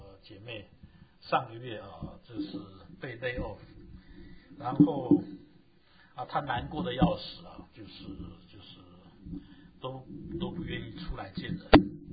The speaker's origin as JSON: {"language": "Chinese", "country": "China", "said": "不过大概我们中国人适应力比较强"}